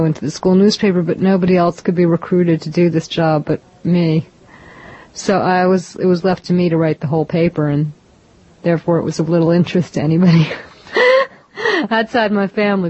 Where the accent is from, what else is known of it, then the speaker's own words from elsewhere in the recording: Massachusetts, United States; But I would say more of the time I grew up in Massachusetts in the country, and I had a lot of animals.